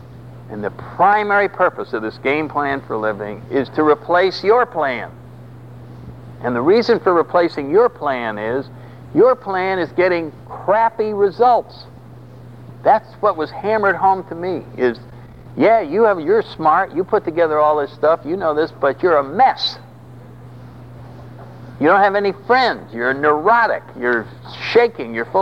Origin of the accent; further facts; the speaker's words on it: New England, United States; because I come from New England